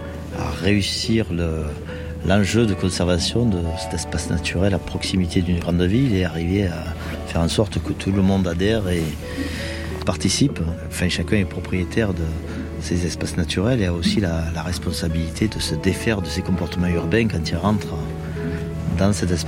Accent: Marseille, Provence-Alpes-Côte d'Azur, France; Disons que quand on a grandi à Marseille, on est un peu partout chez soi en Méditerranée

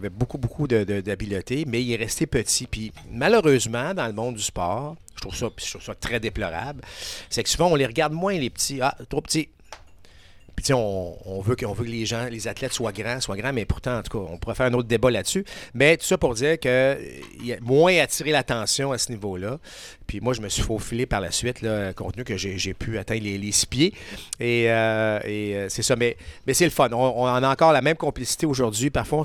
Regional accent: Sainte-Foy, Quebec, Canada; Et à un moment donné, je reçois une enveloppe chez nous, à Sainte-Foy

